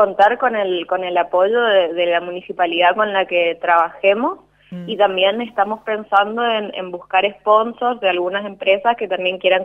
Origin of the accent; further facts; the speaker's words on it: Corrientes, Argentina; acá yo soy de Corrientes